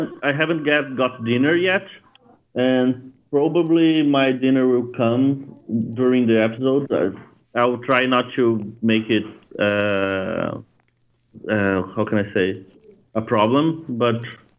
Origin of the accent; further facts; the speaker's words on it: Florianópolis, Santa Catarina, Brazil; English is a second language; Yeah, I'm from Brazil.